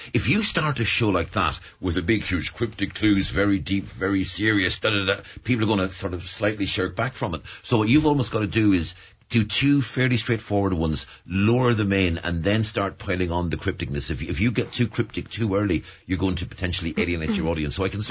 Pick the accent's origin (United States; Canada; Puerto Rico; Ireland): Ireland; You have a film called I'm Grand, because it's a phrase that will evoke a reaction in us as Irish people that others just will not get.